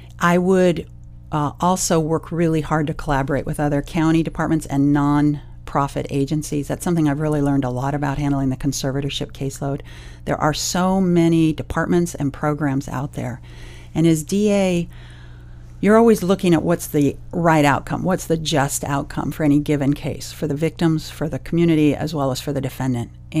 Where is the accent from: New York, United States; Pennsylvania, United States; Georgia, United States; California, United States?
California, United States; Oakland; I grew up in Oakland. My parents were the children of immigrants from Ireland, and they also grew up in Oakland.